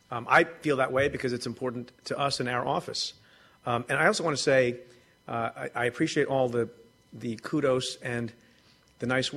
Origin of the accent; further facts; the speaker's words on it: New York, United States; Before I am a prosecutor, I'm an American, I'm a New Yorker, and I love New York with all my heart.